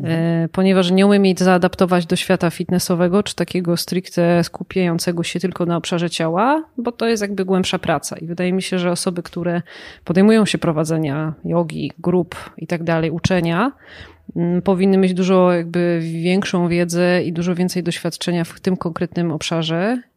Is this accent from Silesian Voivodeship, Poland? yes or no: no; Tarnów, Lesser Poland, Poland; now in Kraków, Poland; ja pochodzę z Tarnowa, więc jakby Tarnów jest miastem dużo mniejszym